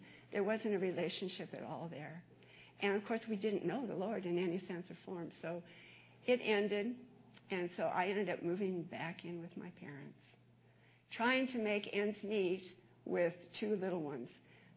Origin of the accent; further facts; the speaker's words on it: Anaheim, California, United States; I was raised down in Orange County, and most of you probably know where that is. And when we moved there, we moved it to Anaheim when Disneyland was being built.